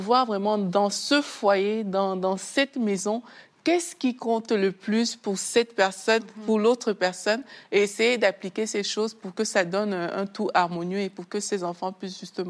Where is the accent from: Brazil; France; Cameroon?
Cameroon; moved away; moi, quand je venais du Cameroun, moi, j'avais pas la conscience de plusieurs choses.